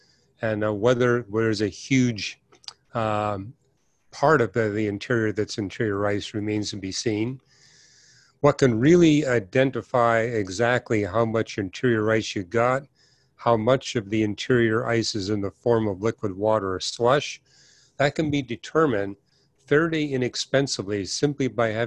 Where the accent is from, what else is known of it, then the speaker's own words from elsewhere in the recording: Vancouver, British Columbia, Canada; I was raised in Vancouver, British Columbia, where a fair number of Hindus were in our neighborhood and at public school.